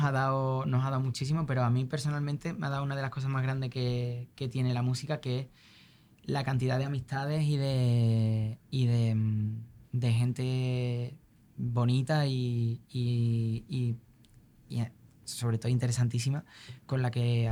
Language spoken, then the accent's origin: Spanish; Seville, Andalusia, Spain; como andaluz lo que reivindicaría pero luego como yo soy sevillano en cualquier caso y ahora mismo de la Macarena.